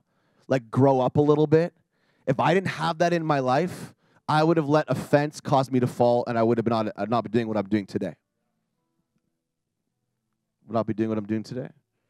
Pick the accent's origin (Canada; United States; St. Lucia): Canada; I'm a Canadian, like liberal, not politically, but liberal, like free, you know.